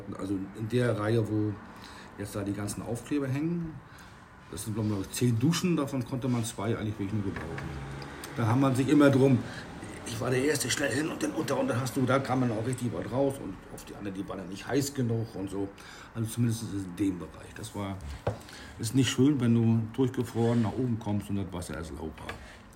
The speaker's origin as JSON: {"language": "German", "region": "East Germany", "country": "Germany", "said": "Die Kollegen, wenn man da als Ossi so hinkommt, ist das nicht ganz einfach, aber ich war nicht umsonst 28 Jahre"}